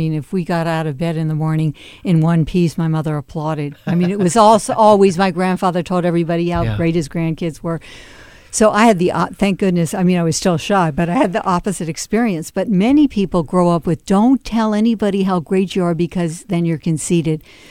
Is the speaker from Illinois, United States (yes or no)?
no; Miami, Florida, United States; I grew up in Miami, and it was show business time. My dad was a theatrical agent